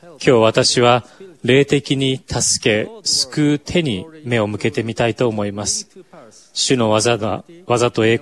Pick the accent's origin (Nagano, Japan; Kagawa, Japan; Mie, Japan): Nagano, Japan; Matsumoto; 私は日本の長野県松本市で生まれ育ちました。冬季オリンピック、長野オリンピックの開催地の近くです。私の故郷はソルトレークシティと地形がよく似ており、美しい山々に囲まれた盆地です。